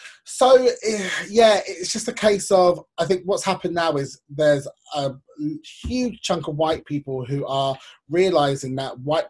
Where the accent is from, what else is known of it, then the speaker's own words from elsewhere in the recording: London, United Kingdom; I mean, I'm from North London, so my school's very multicultural.